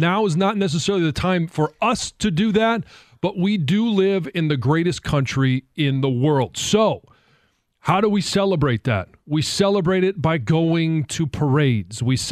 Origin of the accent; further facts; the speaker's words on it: Clawson, Michigan, United States; I have always been very partial to my hometown. They put on a great fireworks display as well as a parade that is my hometown of Clawson, Michigan.